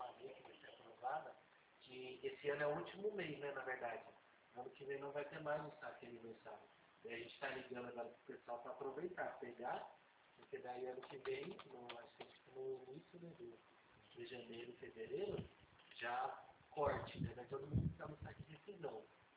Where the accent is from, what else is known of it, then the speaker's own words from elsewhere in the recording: São Roque, São Paulo, Brazil; Eu sou de São Roque, interior de São Paulo.